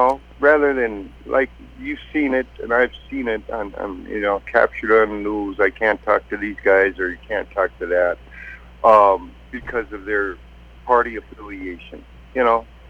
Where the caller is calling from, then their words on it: Duluth, Minnesota, United States; Oh, I live in Duluth. Right now I'm sitting on my front porch.